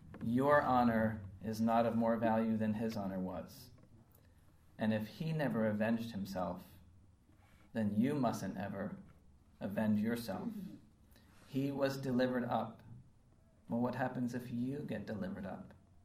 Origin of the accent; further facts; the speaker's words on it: United States; Now, being an American, I like that flag.